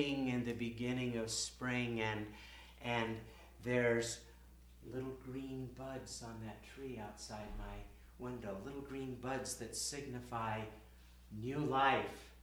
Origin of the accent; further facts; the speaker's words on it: West Coast, United States; I'm from the West Coast, so I'd never really been to the East Coast, except when I'd flown to Africa.